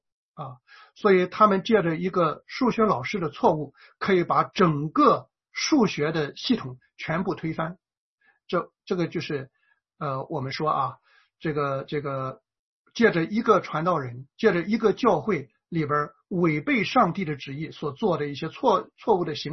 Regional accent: China; 那么这件事情呢，对咱们中国人来说啊，太直接了啊，太明显了，太清楚了。

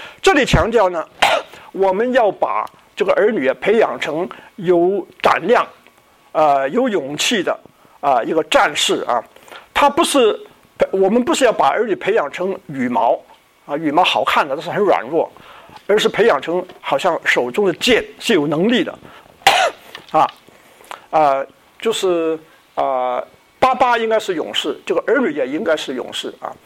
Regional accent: China

